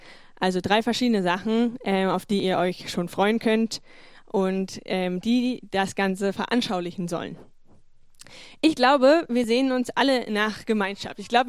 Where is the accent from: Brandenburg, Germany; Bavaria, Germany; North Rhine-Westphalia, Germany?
Brandenburg, Germany; Eisenhüttenstadt; born there; ich bin hier in Eisenhüttenstadt geboren